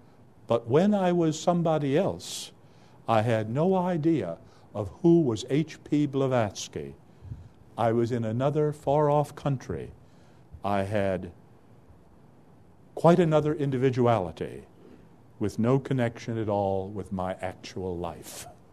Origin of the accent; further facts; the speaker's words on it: Georgia, United States; That's not my Georgia. I'm from Georgia. That's their Georgia.